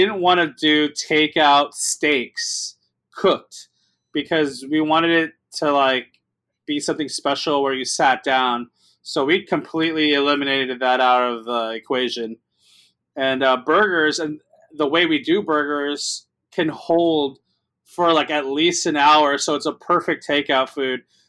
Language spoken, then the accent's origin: English; Los Angeles, California, United States; Maybe it's because I grew up in East LA and, you know, we were always handed a bag of lemons and we always had to make lemonade.